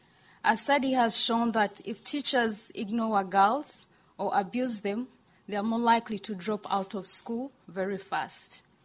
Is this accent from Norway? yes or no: no; Uganda; As a girl growing up in Uganda, I know how empowering and important this can be.